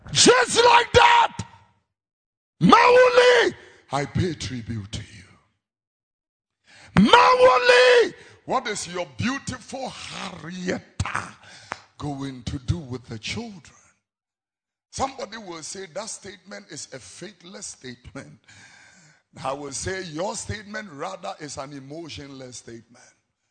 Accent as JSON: {"language": "English", "country": "Ghana", "tie": "born or raised there", "said": "That young man was also my friend in YPG and Blue Cross whilst I was growing up in the Presbyterian Church of Ghana."}